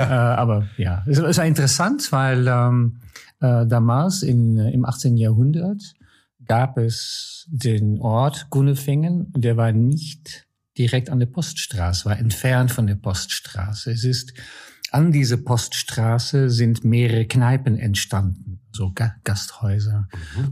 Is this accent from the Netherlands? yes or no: yes; Netherlands; born there; German is a second language; ich bin gebürtig Niederländer